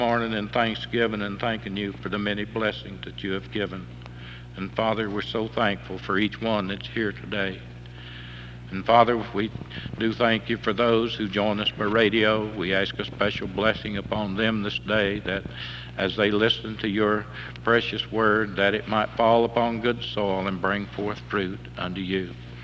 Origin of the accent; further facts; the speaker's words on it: Lenoir City, Tennessee, United States; I wanted to get them on tape that goes to my hometown in Lenore City.